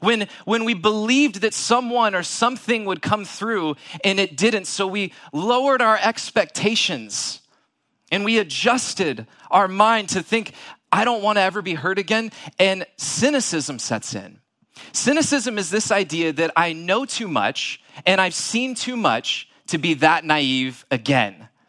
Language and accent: English; San Diego, California, United States; I just wanna say I'm from San Diego. And the Chargers left us a long time ago when it comes to football